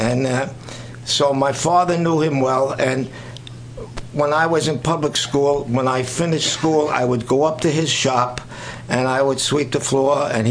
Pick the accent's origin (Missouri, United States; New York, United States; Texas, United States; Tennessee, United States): New York, United States; Brooklyn; born there; And I was born in Brooklyn, and I was a tough kid.